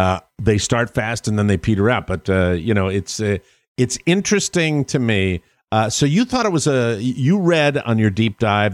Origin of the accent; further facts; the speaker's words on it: Hartford, Connecticut, United States; It's the Carolina Hurricanes, who are the Hartford Whalers, really. They stole the Whalers from my hometown.